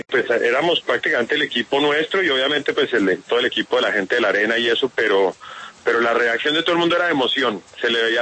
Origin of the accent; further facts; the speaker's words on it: Bogotá, Colombia; como bogotano además es muy emocionante.